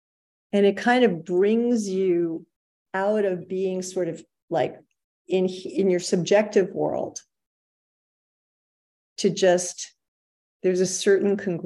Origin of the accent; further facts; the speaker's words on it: New York, United States; I'm from New York, so I'm fairly familiar with that, that way of listening.